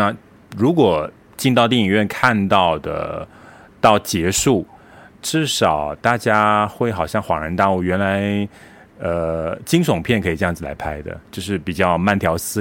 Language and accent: Chinese; Malaysia; 我是来自马来西亚的